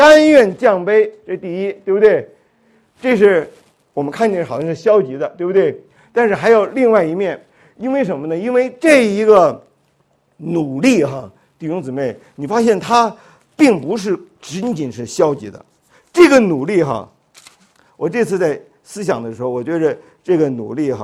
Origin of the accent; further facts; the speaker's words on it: China; 我们中国人呢说这个几两拨千斤来着